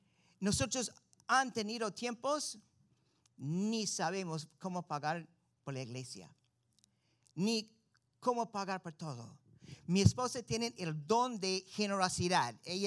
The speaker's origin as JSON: {"language": "Spanish", "region": "Florida", "country": "United States", "also_born_or_lived": "Peru", "second_language": "Spanish", "said": "Para mí, para regresar aquí en Melbourne, yo soy de Brevard County. Para mí, aquí, yo necesito acostumbrarme de nuevo. Yo soy más peruano que gringo."}